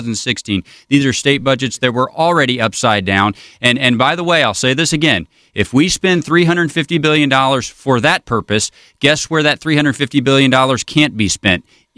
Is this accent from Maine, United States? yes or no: no; Illinois, United States; States like California, states like New York, states like my home state of Illinois, Jay, it's not COVID specific.